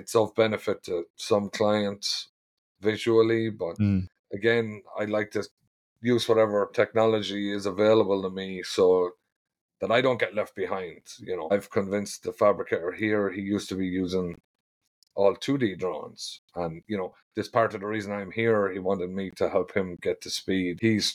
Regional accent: Ireland; So I'm from Ireland.

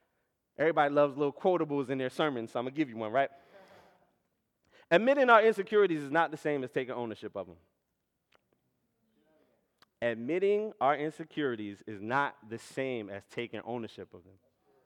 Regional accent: Atlantic City, New Jersey, United States; So I'm from Atlanta City, New Jersey. I've been never upper class.

